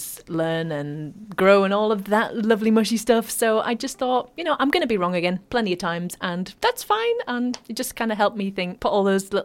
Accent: Bradford, Yorkshire and the Humber, United Kingdom; also born or lived in London; living in London for 3 years before I went back to Bradford. And then just going back to Bradford, my hometown, and just seeing all the old walls and all the places I made mistakes

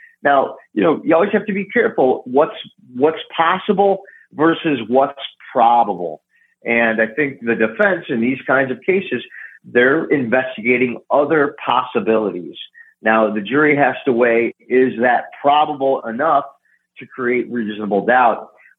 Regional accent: Northern United States, United States; as a Northerner, you think maybe it's a little bit contrived. I'm up here in the northern sure. part of the United States, as are you

